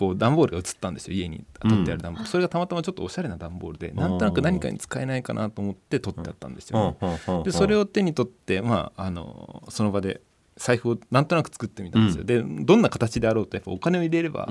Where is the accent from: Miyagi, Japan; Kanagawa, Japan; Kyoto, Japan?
Kanagawa, Japan; born there; 湘南の生まれだったんですけど